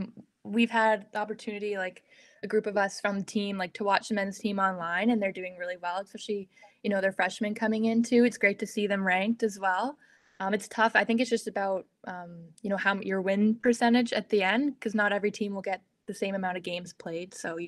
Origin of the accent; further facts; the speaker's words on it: Canada; I'm in quarantine right now too, as a Canadian.